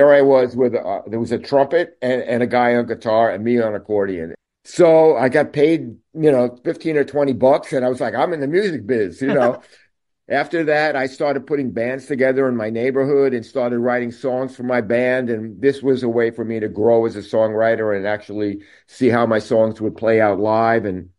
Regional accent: Brooklyn, New York, United States; I grew up in Brooklyn, New York. At about 9 years old, I got taken to a rock and roll show.

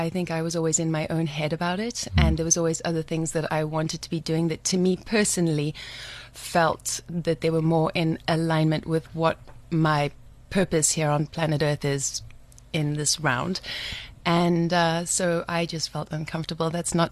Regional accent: Johannesburg, Gauteng, South Africa; I am born and raised in Johannesburg, outside of Honeydew, and I absolutely am passionate about South Africa.

